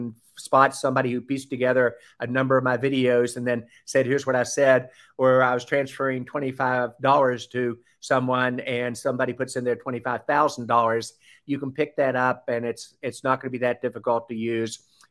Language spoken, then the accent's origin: English; the South, United States; accent: Southern; my Southern accent tends to be hard to emulate